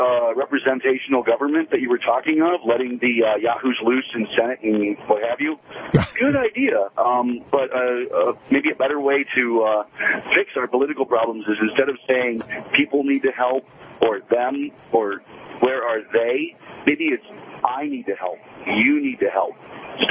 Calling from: Detroit, Michigan, United States

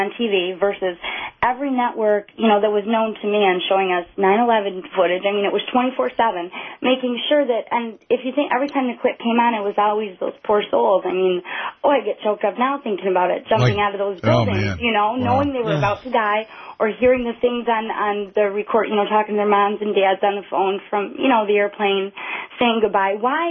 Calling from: Flushing, Michigan, United States; Oh, hi. I'm calling from Flushing.

